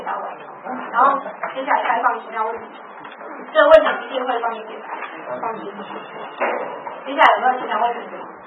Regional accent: Taiwan; 我是台湾人，我要我的国家台湾加入联合国

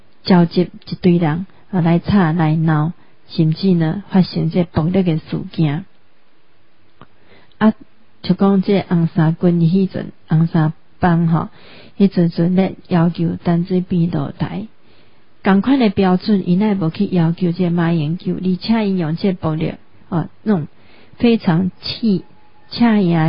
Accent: Taiwan

